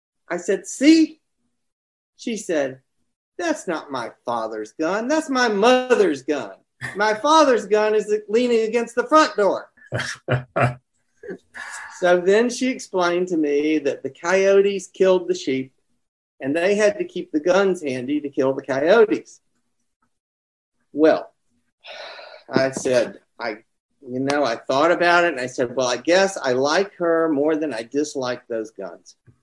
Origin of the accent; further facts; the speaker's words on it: North Carolina, United States; I grew up in North Carolina, and I went to college in Boston